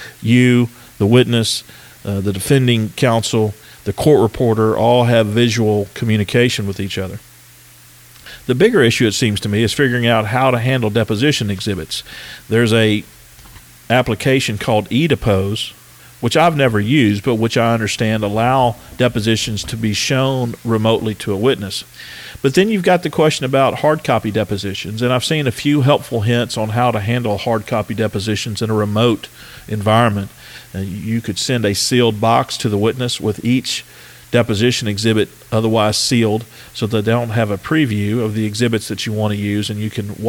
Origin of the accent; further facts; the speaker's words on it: Texas, United States; we now have a handful of courts in my home state of Texas